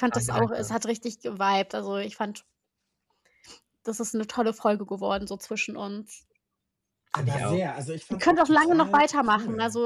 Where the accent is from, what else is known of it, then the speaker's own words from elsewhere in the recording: Offenbach, Hesse, Germany; Ich komme ja eigentlich aus Offenbach